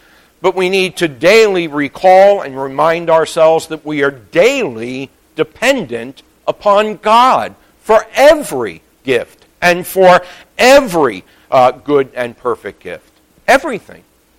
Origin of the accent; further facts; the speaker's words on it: Bronx, New York, United States; I was like, "No, I'm from the Bronx. Forget about milking cows."